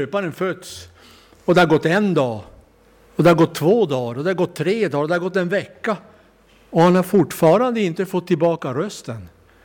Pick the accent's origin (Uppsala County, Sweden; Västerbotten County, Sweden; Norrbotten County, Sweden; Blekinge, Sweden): Norrbotten County, Sweden; Kalix; Jag var med om den episoden för många, många år sedan i min ungdom, hemma i Kalix.